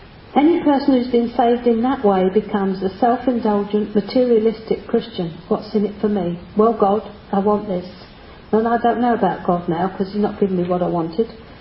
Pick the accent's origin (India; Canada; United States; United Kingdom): United Kingdom; After all, we are British. Stiff upper lip and all that.